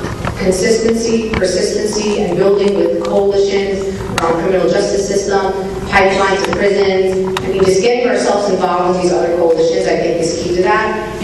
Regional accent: Brooklyn, New York, United States; My opinion is an opinion of an American born and raised in Brooklyn.

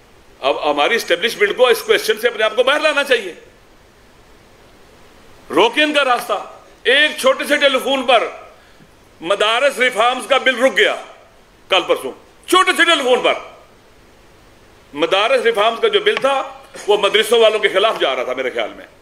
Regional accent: Pakistan; ہم پاکستان کے وہ بیٹے ہیں, میرے خاندان کے لوگ, انہوں نے پاکستان کے لیے قربانیاں دی ہیں

